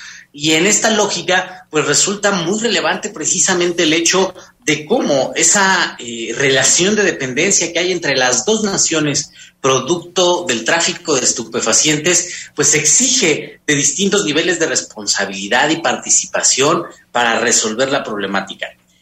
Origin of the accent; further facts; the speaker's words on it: Mexico; quienes más sufrimos somos los mexicanos